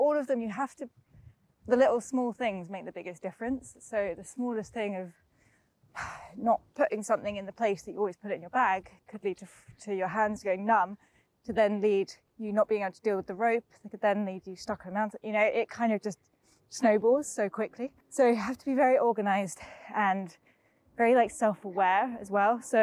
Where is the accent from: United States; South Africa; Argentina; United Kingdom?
United Kingdom; England; And I grew up outside of London, so it all sounded very glamorous and posh to me